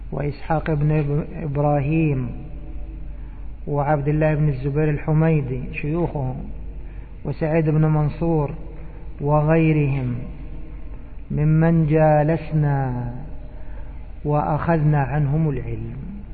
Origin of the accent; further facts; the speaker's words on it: Egypt; إحنا نقول عندنا في مصر قاعد يدخل